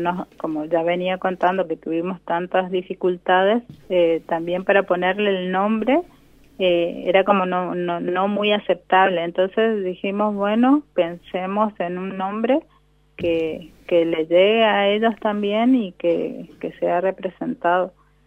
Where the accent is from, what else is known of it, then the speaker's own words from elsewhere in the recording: Pampa del Indio, Chaco, Argentina; Sí, yo vengo desde Pampa del Indio, ahí yo nací, crecí.